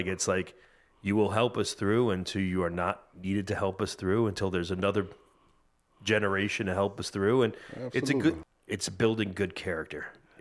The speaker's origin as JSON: {"language": "English", "town": "Tampa", "region": "Florida", "country": "United States", "tie": "born or raised there", "also_born_or_lived": "New York, United States", "said": "We have something, because I grew up in Tampa. I was born in New York, but grew up in Tampa."}